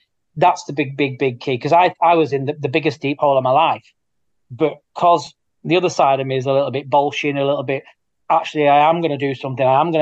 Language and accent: English; England, United Kingdom; this is going to sound horrible as an Englishman